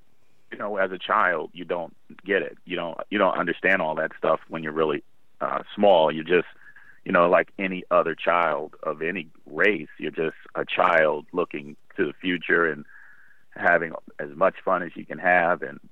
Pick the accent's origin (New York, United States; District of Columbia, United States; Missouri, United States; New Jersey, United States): District of Columbia, United States; Washington, D.C.; born there; Well, I was born in the Washington, D.C. metropolitan area.